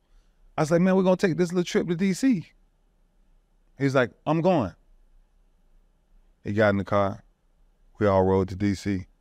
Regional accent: Miami, Florida, United States; I'm from Miami, so our mentality is different.

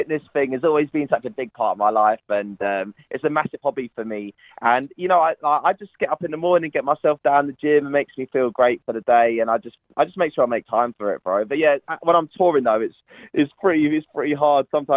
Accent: London, United Kingdom; I'm from London, and I grew up DJing in the garage scene, which was, like, really big back in the day in the UK.

